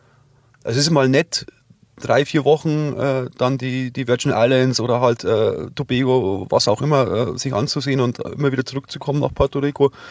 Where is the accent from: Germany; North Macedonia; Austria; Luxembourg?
Germany; Rosenheim, Bavaria; Traunsteiner Landkreis, das ist für mich meine Heimat, das ist für mich daheim, die Berge, die Seen, Rosenheim selber, da fühle ich mich daheim.